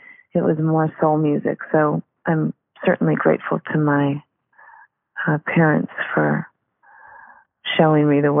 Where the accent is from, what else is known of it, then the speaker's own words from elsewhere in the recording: Wisconsin, United States; growing up in Wisconsin, very influenced by rock and roll.